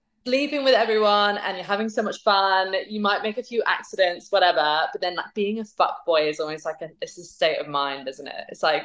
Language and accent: English; Windsor, South East England, United Kingdom; So I grew up in Windsor. I don't know if you know it, but it's outside of London.